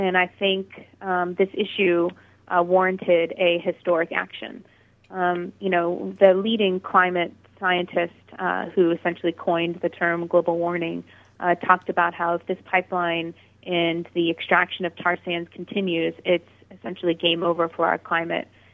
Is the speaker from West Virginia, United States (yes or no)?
no; Nebraska, United States; that is the message that we're carrying from Nebraska. And so we actually have about 15 Nebraskans coming in. They arrive on Sunday, and we will be doing the action together on Monday. And so it is just, it's an amazing opportunity for our state.